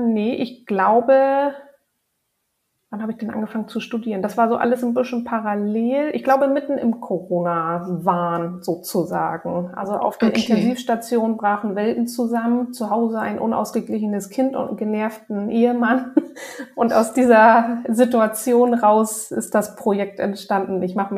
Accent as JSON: {"language": "German", "region": "Hamburg", "country": "Germany", "said": "Ich komme aus dem Süden Hamburgs"}